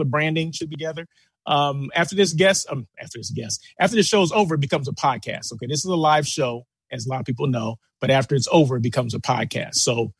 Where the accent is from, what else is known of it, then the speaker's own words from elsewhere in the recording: Blythe, California, United States; A quick shout out to people that live in Blythe. That's my hometown.